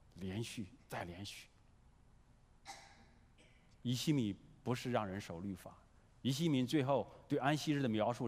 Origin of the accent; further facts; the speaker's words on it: China; 我们中国人喜欢不要那么直率